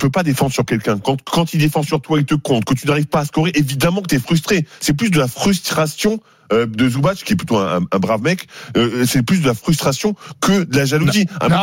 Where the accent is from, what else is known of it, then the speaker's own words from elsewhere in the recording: France; c'est pas parce que je suis français que je dis ça.